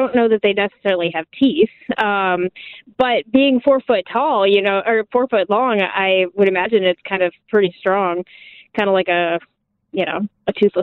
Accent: Guam; So, like, I'm originally from Guam, and my family lived there when I was young, and so it's a tropical island

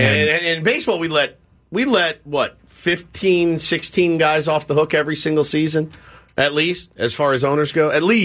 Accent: Dallas, Texas, United States; also born or lived in Chicago; I'm from Dallas, but, you know, it was fine when I was there. I grew up going to watch, you know, Mark Aguirre and Ron Harper and guys like that.

